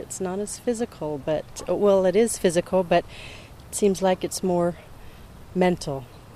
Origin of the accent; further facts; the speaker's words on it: Fayetteville, Arkansas, United States; I'm from Fayetteville, Arkansas.